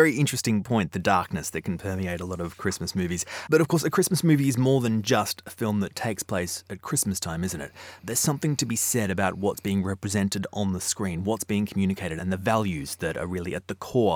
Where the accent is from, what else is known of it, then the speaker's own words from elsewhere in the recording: Australia; accent: Australian; as my voice will hint at, I'm Australian myself